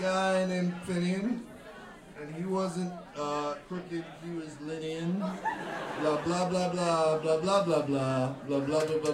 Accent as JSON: {"language": "English", "region": "New York", "country": "United States", "tie": "born or raised there", "also_born_or_lived": "Fort Knox, Kentucky", "said": "I was born in Fort Knox, Kentucky, but I grew up mostly in Orange County, New York."}